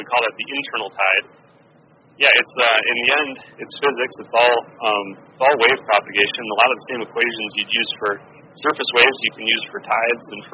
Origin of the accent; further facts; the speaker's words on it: Bloomington, Minnesota, United States; I grew up in Bloomington, Minnesota.